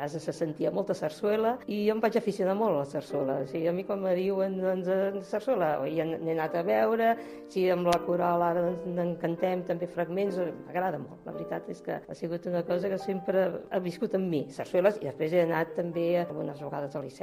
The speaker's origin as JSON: {"language": "Catalan", "town": "Barcelona", "region": "Catalonia", "country": "Spain", "tie": "born there", "said": "Tinc 68 anys i vaig néixer a Barcelona, concretament al barri de Gràcia."}